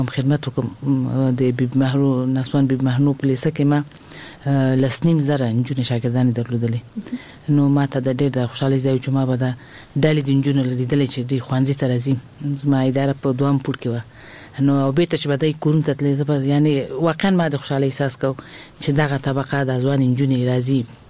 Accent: Kabul, Afghanistan; also born or lived in Balkh; ما خوندلته لوی شوی ما د کابل په ښار کې مې ابتدایي زده کړې کړې دي

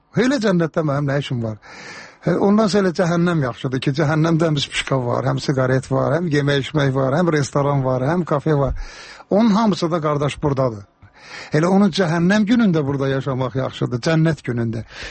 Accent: Karabakh, Azerbaijan; Məndə zarafatçı Qarabağlıyam

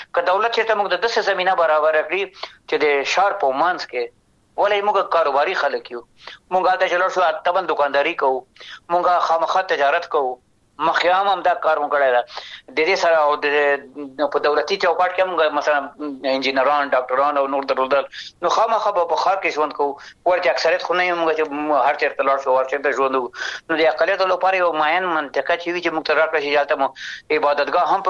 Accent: Afghanistan; زه افغان یم د افغانستان یم

